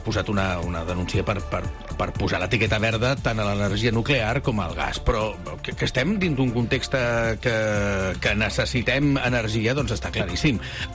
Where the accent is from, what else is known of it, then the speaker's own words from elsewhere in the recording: El Prat de Llobregat, Catalonia, Spain; jo que sóc del Prat de Llobregat, que és cap de setmana, també són festes